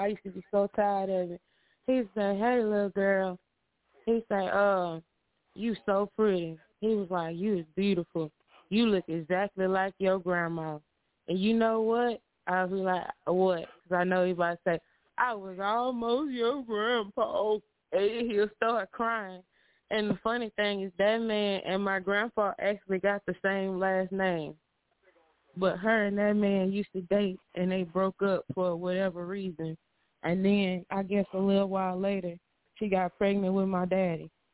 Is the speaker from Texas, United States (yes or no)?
yes; Texas, United States; And I said, no, I'm from Texas.